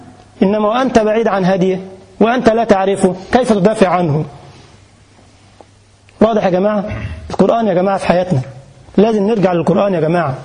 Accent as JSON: {"language": "Arabic", "country": "Egypt", "said": "كان عندنا في مصر حاجة اسمها مباراة القمة، الأهلي والزمالك، ومازالت يعني."}